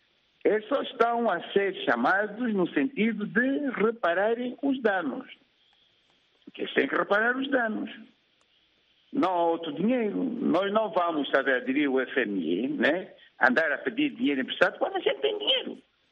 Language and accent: Portuguese; Angola; o que eu também quero como angolano é que faça a devolução do dinheiro